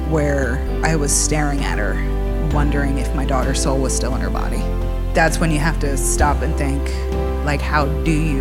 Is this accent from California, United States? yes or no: no; Hagerstown, Maryland, United States; I am from Hagerstown, Maryland.